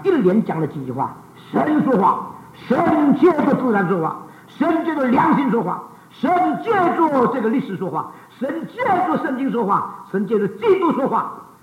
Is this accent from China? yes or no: yes; China; 我们中国人已经很习惯了